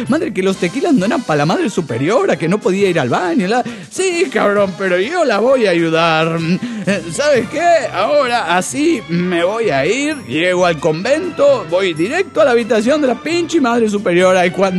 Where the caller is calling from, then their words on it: New Jersey, United States; de New Jersey.